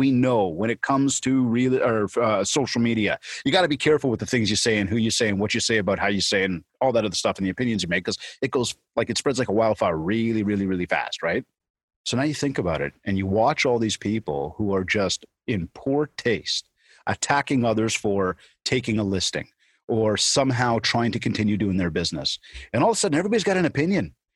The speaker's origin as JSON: {"language": "English", "country": "Canada", "said": "Sorry, I'm Canadian."}